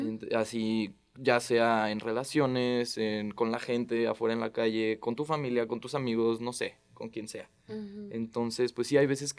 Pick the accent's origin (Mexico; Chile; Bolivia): Mexico; Yo soy bien patriota de México, o sea, de verdad amo México